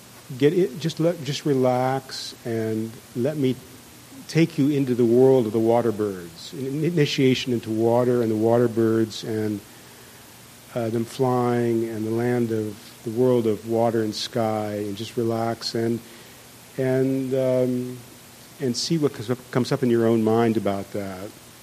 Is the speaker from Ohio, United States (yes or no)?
yes; Ohio, United States; And I'm from Ohio, actually, an industrial town, a steel town, and I came out to California.